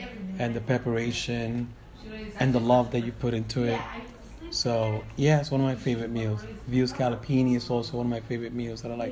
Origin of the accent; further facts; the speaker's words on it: Bronx, New York, United States; I grew up in the South Bronx, not too far from where we are right now, which is 345 Brook Avenue. I grew up in Hunts Point, and most of my life I spent in the Bronx until I moved away from the Bronx.